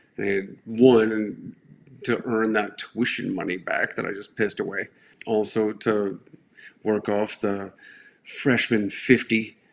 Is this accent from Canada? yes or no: no; Ohio, United States; I grew up in Northeast Ohio.